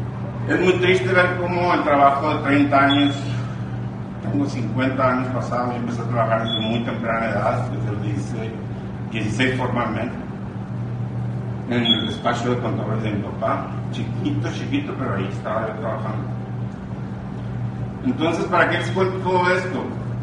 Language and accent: Spanish; Hermosillo, Sonora, Mexico; Soy empresario de Sonora, México, Hermosillo. No nací rico ni millonario. Mi padre nació en Caborca y vivió el sueldo de un policía.